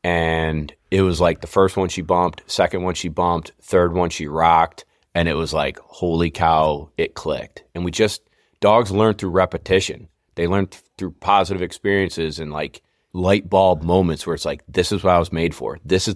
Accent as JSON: {"language": "English", "town": "Syracuse", "region": "New York", "country": "United States", "said": "I'm from Syracuse, New York."}